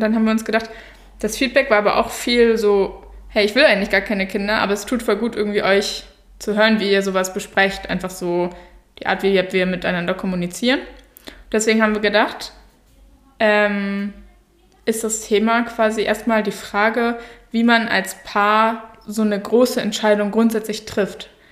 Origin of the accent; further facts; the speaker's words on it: Germany; Als Deutscher ist man da ja aber auch natürlich, wir sind ja ganz streng, weil wir teilen Norddeutschland